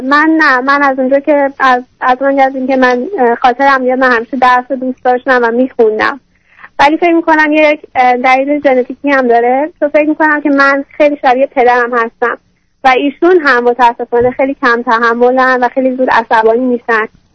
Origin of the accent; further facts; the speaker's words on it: Iran; now in United States; دو سال هستی به آمریکا اومدم و 3 سالی که از ایران اومدم بیرون